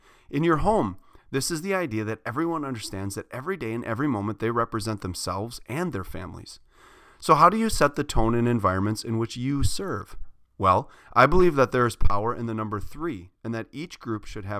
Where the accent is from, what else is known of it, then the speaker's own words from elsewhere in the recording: Port Washington, United States; You see, I coach a girls U14 select soccer team in my hometown of Port Washington.